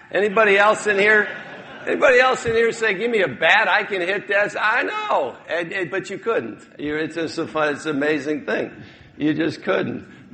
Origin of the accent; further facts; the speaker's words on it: Detroit, Michigan, United States; I grew up in Detroit, signed with the California Angels.